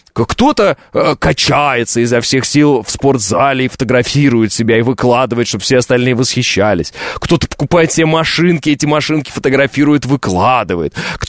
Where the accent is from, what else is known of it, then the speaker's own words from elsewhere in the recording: Oral, West Kazakhstan Region, Kazakhstan; born there; Я родился в Уральске.